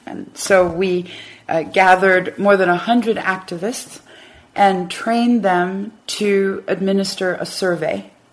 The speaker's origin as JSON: {"language": "English", "country": "United States", "tie": "born or raised there", "said": "I've lived in Syria a few times in my life, but born and raised in the U.S."}